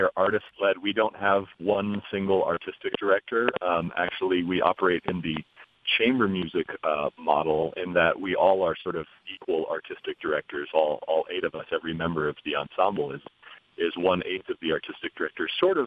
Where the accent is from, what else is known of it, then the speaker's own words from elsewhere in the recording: Council Bluffs, Iowa, United States; technically, I wasn't born there, but I lived most of my, I think I moved there in kindergarten, so I can say I'm from Council Bluffs, yeah.